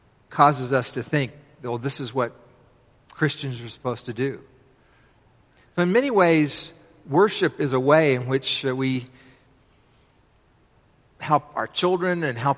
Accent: the South, United States; I realized growing up in the South that I was socialized to kind of a segregationist view.

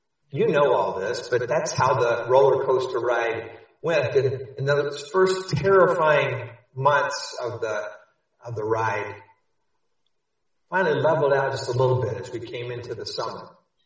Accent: Dallas, Texas, United States; When I was growing up in Dallas, we had the State Fair of Texas had this huge roller coaster.

